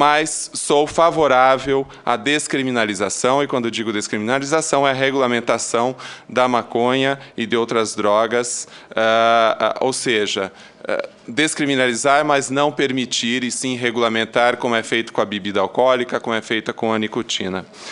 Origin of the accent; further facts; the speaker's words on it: Santa Catarina, Brazil; como catarinense, me proponho a visitar vocês em Florianópolis